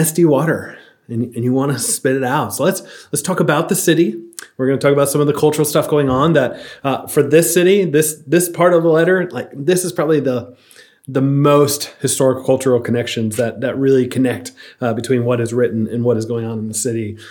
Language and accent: English; Florida, United States; Like growing up in Florida in general, water is always kind of terrible, but this was multiplied by having this hard sort of well water.